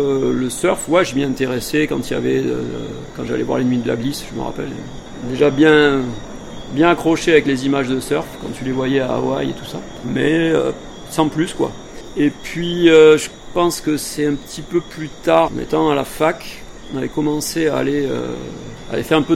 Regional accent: Narbonne, Occitanie, France; now in Martinique; Je vis en Martinique depuis août 2000 et à la base, je suis originaire du sud de la France, je suis de Narbonne.

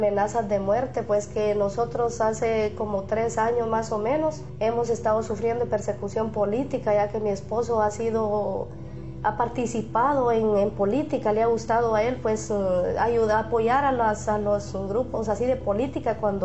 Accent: Guatemala; a mi hijo pues me le pasaron muchas cosas donde yo vivo en Guatemala, en mi pueblo

